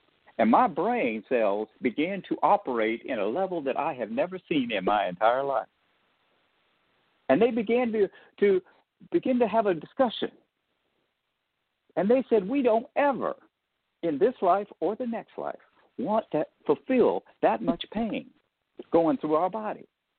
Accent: the South, United States; I'm just going to get real southern on you because I am from the South, although it doesn't seem like it.

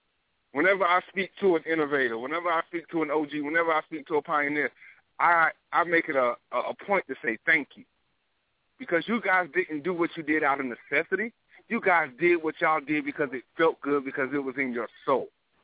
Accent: Atlanta, Georgia, United States; I'm born and raised in Atlanta, Georgia, man.

